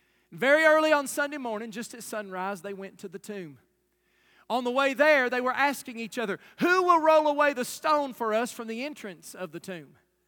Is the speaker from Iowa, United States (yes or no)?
no; Kentucky, United States; That happens to us when we go on vacation. People say, where are you from? We have to say, Kentucky. And they're like, yep, I knew it.